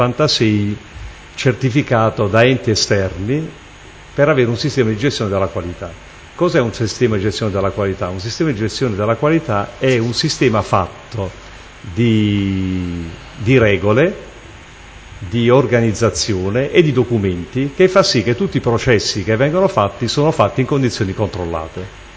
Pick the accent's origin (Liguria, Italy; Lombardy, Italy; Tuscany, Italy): Tuscany, Italy; Florence; born there; now in Taranto, Italy; Sono nato a Firenze il 21/10/1961 e abito a Taranto in via Lazio 111.